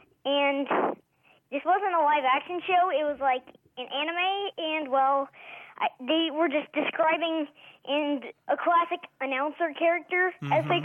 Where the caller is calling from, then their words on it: Dallas, Texas, United States; I'm calling from Dallas, Texas.